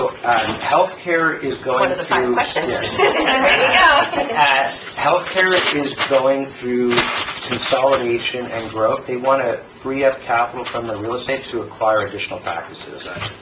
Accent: Montreal, Quebec, Canada; moved away as an adult; now in New York, United States; I'm Canadian by background. I grew up in Montreal, Canada. I went to school at the University of Western Ontario.

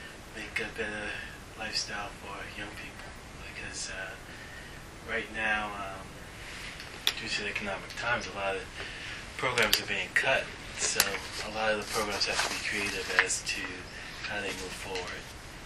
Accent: United States; So where am I? I'm the American sensibility.

